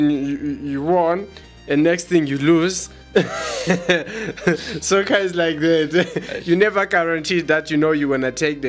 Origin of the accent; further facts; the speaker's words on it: South Africa; from South Africa.